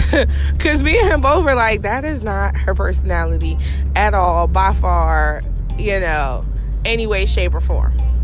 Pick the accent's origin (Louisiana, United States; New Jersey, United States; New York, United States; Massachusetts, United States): New Jersey, United States; So I'm from Jersey. We don't have kiddie discos.